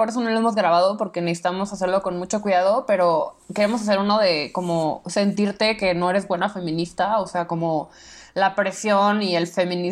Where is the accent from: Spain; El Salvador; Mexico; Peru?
Mexico; accent: mixed chilango and norteño; yo ya tengo acento mezclado chilango, mezclado sí. Norteño.